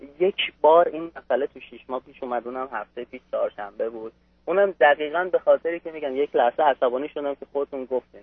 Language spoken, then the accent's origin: Persian; Iran; ما ایرانی هستیم